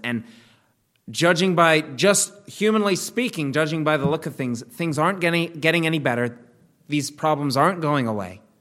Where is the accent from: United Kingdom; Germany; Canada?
United Kingdom; England; I'm English, and you can't, in England, you have to say please and thank you.